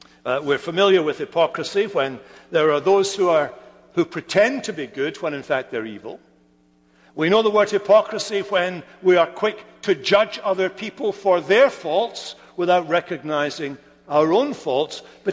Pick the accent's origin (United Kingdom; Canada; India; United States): United Kingdom; Scotland; But because I'm Scottish, I can't pronounce that word.